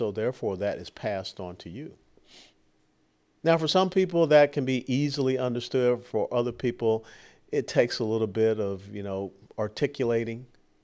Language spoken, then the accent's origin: English; Georgia, United States; You know, I was born and raised in Georgia. I know Athens, Georgia, very much so.